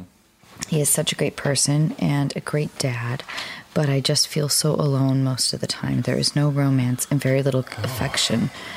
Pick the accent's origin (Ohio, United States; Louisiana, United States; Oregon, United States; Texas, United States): Texas, United States; Dallas; born there; also born or lived in Santa Fe / Denver / Salt Lake City / Los Angeles; So I was born in Dallas.